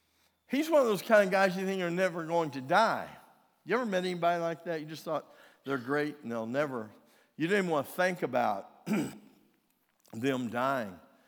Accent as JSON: {"language": "English", "town": "Branson", "region": "Missouri", "country": "United States", "said": "\"Well, we're from Branson, Missouri.\""}